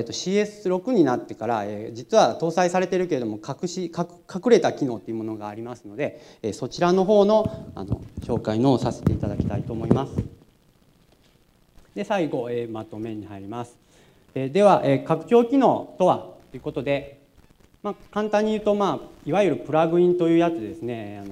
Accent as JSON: {"language": "Japanese", "region": "Tottori", "country": "Japan", "said": "先ほど申しましたように、今日は鳥取から参りました。"}